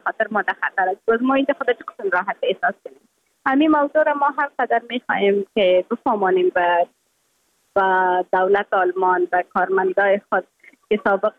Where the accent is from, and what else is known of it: Afghanistan; moved away